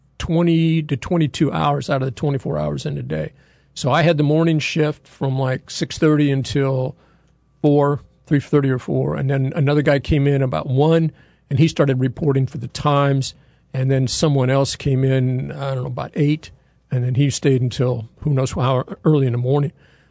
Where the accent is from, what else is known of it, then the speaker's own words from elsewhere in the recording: Peoria, Illinois, United States; now in Kansas City, United States; I'm from Peoria, Illinois, where I was raised.